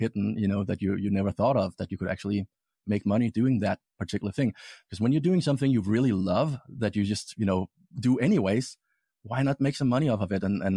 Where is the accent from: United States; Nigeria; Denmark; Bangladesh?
Denmark; English is a second language; Well, the background is I'm from Denmark, grew up there and started out really young with radio stuff when I was, I think, 10 years old or something like that.